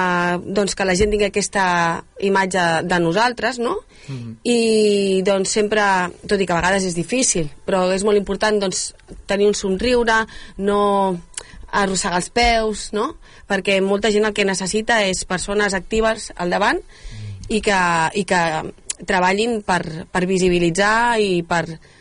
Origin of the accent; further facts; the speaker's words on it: El Vendrell, Catalonia, Spain; jo quan més conec el meu poble, més m'agrada. O sigui, quan més conec el Vendrell, més m'agrada el Vendrell.